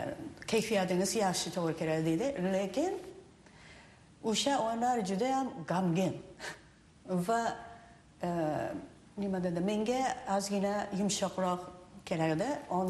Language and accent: Uzbek; Japan; Yapon raqslarini yaxshi bilaman. Chunki o'sha yerda tug'ilganman va o'sdim.